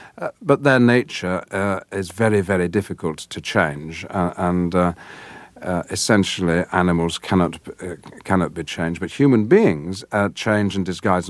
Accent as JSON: {"language": "English", "region": "the north of England", "country": "United Kingdom", "accent": "northern English", "said": "identifiable as someone from the north of England, and so I got rid of my northern accent to a great extent and spoke received pronunciation English."}